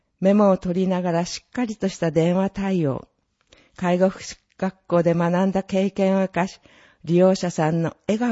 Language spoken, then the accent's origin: Japanese; Kuriyama, Hokkaido, Japan; 生まれ育った栗山に恩返しがしたいという気持ちです。